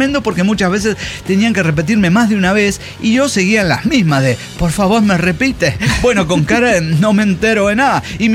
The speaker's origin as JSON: {"language": "Spanish", "town": "Granada", "region": "Andalusia", "country": "Spain", "said": "Soy granadí, exactamente. Bueno, purita raza calé."}